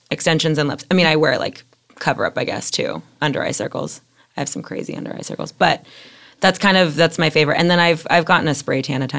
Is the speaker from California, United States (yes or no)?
yes; San Francisco, California, United States; so I'm from San Francisco, and that was never even a thing.